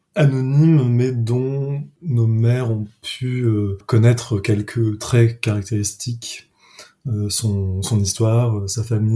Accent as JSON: {"language": "French", "town": "Paris", "region": "Île-de-France", "country": "France", "tie": "born or raised there", "said": "Pour ce qui me concerne, moi, je fais encore des études à Lyon, voilà. Et j'ai grandi à Paris."}